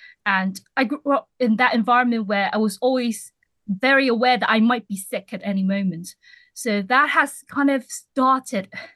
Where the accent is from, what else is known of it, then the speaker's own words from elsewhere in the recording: Hong Kong; I'm from Hong Kong